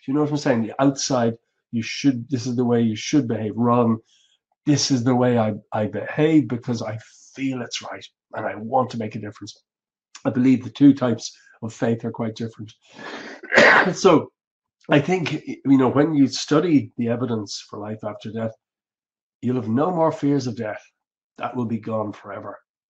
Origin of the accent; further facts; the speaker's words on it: Ireland; He's from the US, I'm from Ireland.